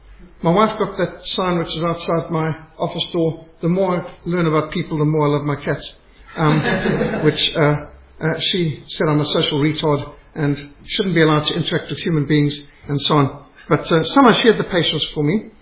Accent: Zimbabwe; I was brought up in Rhodesia. We were sanctioned.

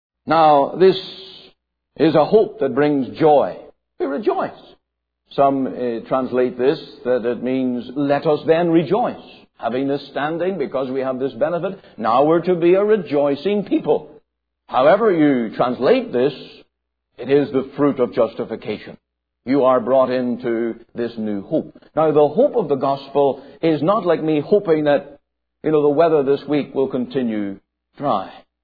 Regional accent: Canada; I have a standing as a Canadian.

